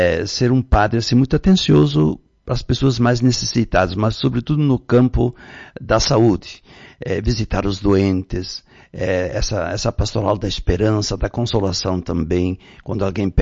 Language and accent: Portuguese; Maximiliano de Almeida, Rio Grande do Sul, Brazil; 1977, em Maximiliano de Almeida, minha terra natal. Onde depois, mais tarde, trabalhei até 6 anos lá como pároco também.